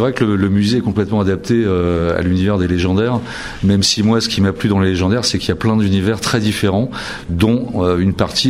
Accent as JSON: {"language": "French", "town": "Paris", "region": "Île-de-France", "country": "France", "said": "moi, pourtant, je suis parisien, j'étais jamais venu"}